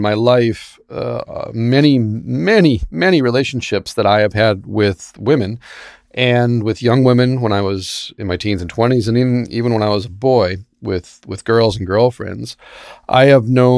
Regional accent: Ireland; I'm a recovering drug addict and I'm Irish.

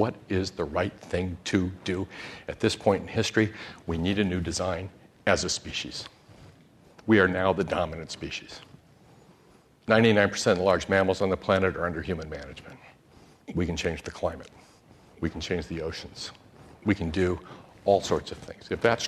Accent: Japan; I grew up in Japan as a baby, and my parents showed me Hiroshima and Nagasaki.

